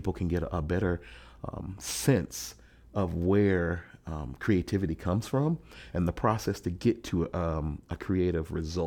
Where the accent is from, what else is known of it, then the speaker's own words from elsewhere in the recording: West Blockton, Alabama, United States; born there; I was actually born in a small town about 3.5 hours south of here called West Blockton, Alabama. It's off exit 97.